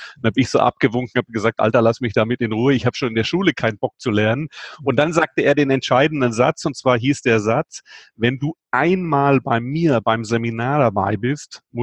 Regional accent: Friedrichshafen, Baden-Württemberg, Germany; bin ja am Bodensee in Friedrichshafen groß geworden.

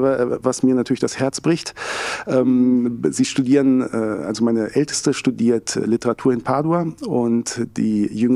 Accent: Northern Germany, Germany; now in Graz, Austria; ich habe damals natürlich noch als Kind in Norddeutschland gelebt

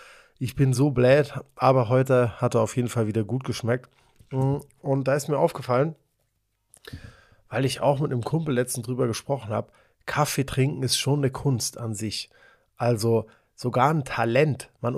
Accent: Munich, Bavaria, Germany; ich bin aus Bayern, Mann, ich bin einfach nur saugeil braun, ich bin aus Minga.

